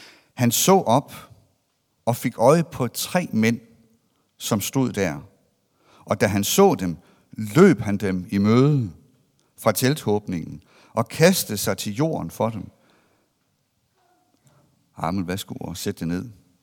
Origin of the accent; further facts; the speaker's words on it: Hvide Sande, Central Denmark Region, Denmark; Ved Sande, der ligger der mellem Vesterhavet og Ringkøbing Fjord